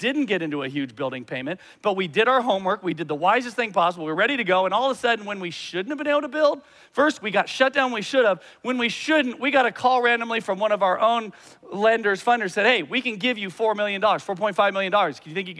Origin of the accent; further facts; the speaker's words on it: Arizona, United States; I love Arizona. I like it. I'm proud that I'm from Arizona.